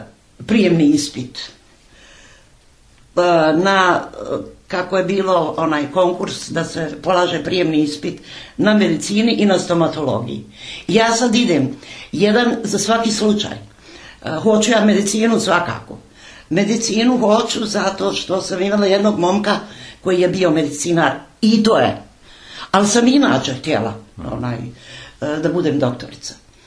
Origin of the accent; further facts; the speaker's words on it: Gradiška, Republika Srpska, Bosnia & Herzegovina; also born or lived in Rijeka; E onda sam ja, još dok sam bila dijete u Gradišci, radila, svašta radila.